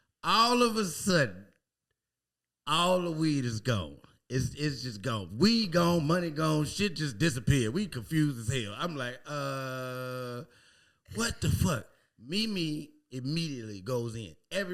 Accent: Chicago, Illinois, United States; We're both from Chicago.

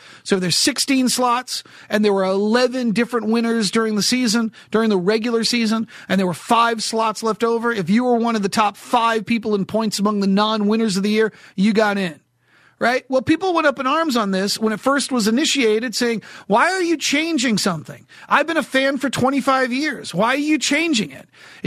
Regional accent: New Hampshire, United States; I was hired by this radio station in Manchester, New Hampshire, near my hometown where I grew up.

